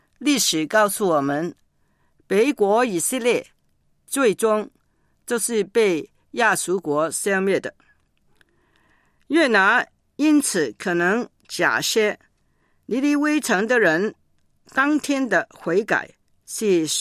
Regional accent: China; 就好像我们中国人说的一次不忠百次不用

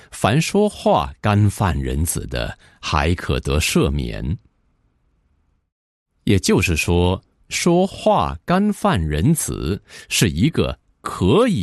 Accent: Scotland, United Kingdom; now in United States; 我不是土生土长的美国人，有时我回到苏格兰见见老朋友

